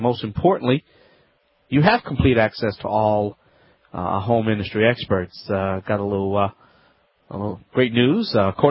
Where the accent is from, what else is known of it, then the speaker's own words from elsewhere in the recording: Louisiana, United States; That's right … from the Bayou Land, America's favorite home improvement self-help expert.